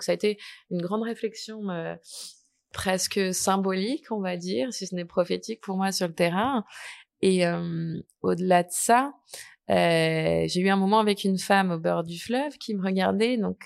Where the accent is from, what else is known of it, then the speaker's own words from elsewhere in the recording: France; Moi, je viens d'un peu loin, je viens de la France.